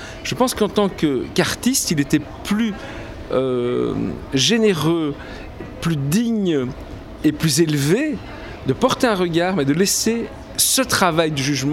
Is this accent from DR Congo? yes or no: no; Belgium; je suis belge, enfin comme elle je suis né en Belgique.